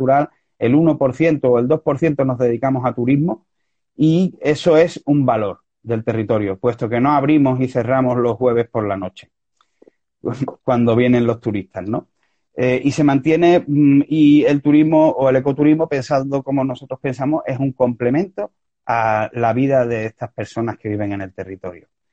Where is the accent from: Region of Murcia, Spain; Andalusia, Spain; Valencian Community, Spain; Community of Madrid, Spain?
Andalusia, Spain; somos raros dentro de Andalucía y no hemos tenido tanta influencia árabe